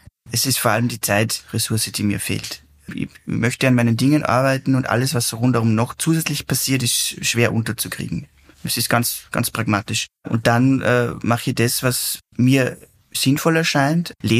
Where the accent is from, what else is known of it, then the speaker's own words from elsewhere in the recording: Schlierbach, Upper Austria, Austria; Also ich bin aufgewachsen in Schlierbach, das ist noch immer wichtig